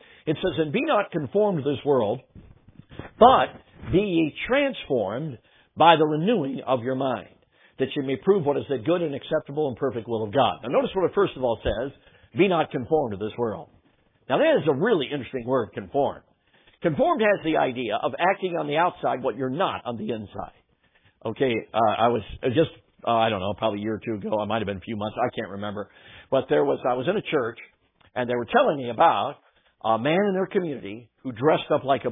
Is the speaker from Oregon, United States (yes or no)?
no; Chicago, Illinois, United States; I grew up in Chicago, became a Blackhawks fan